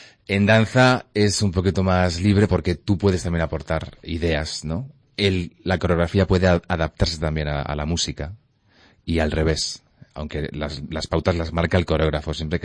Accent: Albacete, Castilla-La Mancha, Spain; Albacete es mi tierra, a la que quiero mucho

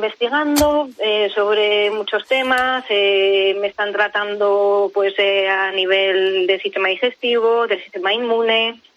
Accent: Zaragoza, Aragon, Spain; A ver, soy de Zaragoza, soy maña, soy cabezona

